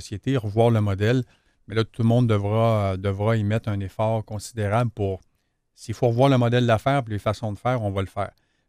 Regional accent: Montreal, Quebec, Canada; à Verdun, à Montréal, on avait notre petite plaque là, grosse comme un paquet de cigarettes ou à peu près

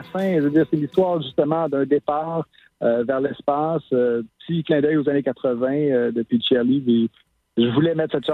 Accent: Saint-Lambert, Quebec, Canada; On a grandi à Saint-Lambert, l'un et l'autre. Et on est allé à la petite école à Saint-Lambert, la même école.

